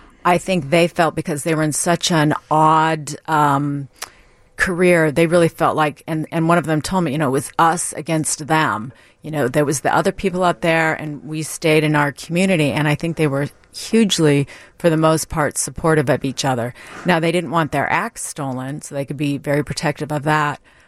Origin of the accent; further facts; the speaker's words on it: San Diego, California, United States; California, San Diego.